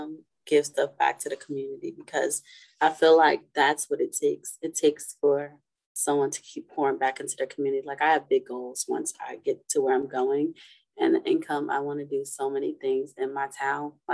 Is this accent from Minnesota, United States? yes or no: no; Willingboro, New Jersey, United States; because I'm from Willingboro, so it's a small town outside of Trenton, and we're like an hour and a half from New York and like 30 minutes from Philadelphia.